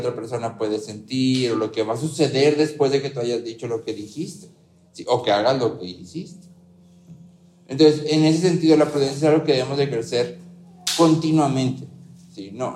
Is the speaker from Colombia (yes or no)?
no; Mexico; como mexicanos